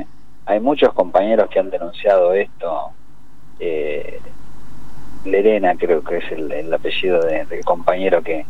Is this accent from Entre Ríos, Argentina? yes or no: no; Buenos Aires, Argentina; now in Tierra del Fuego, Argentina; Yo vengo de Buenos Aires también, en el 2000 me vine a vivir a Tierra del Fuego